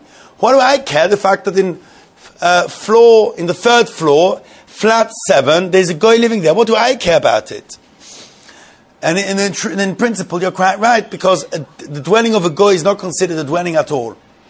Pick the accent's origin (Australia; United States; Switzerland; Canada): Switzerland; Although I must say that I was brought up in Switzerland